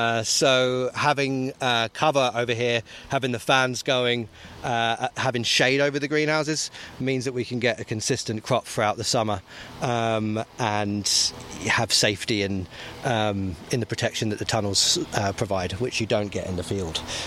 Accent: England, United Kingdom; accent: English; moved away as an adult; So I, as you can tell by the accent, England, not Australia, for those who are thinking Australia. We moved out here from England in 2012.

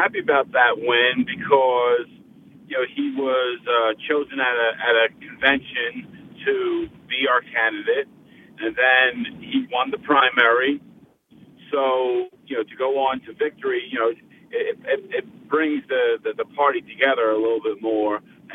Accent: Bethel, United States; You know, in my hometown of Bethel, you know, William Crumley retained his seat

